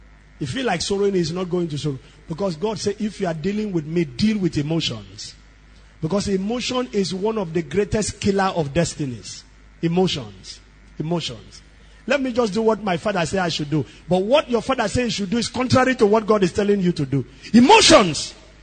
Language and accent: English; Rumuomasi, Rivers, Nigeria; I was born in Rumumasi. I was raised in Rumumasi.